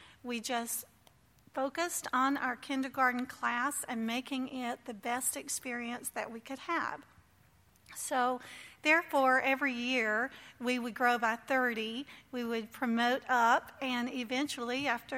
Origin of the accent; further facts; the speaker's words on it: Fairhope, Alabama, United States; I am from Fairhope, Alabama. I know you can't tell that I'm from the South.